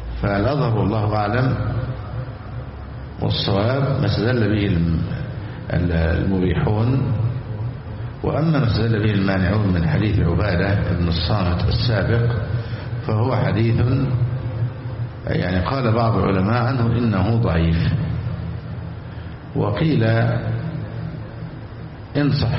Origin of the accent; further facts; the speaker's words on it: Egypt; مثلا عندنا في مصر مطلوب من الإمام أن يجلس في المسجد من العصر إلى العشاء